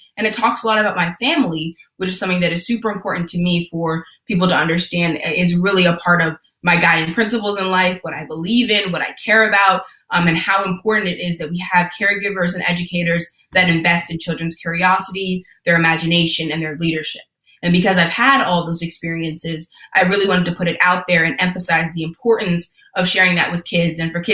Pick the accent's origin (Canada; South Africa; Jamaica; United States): Jamaica; so I will never forget my Jamaican heritage and the pride I have in being Jamaican.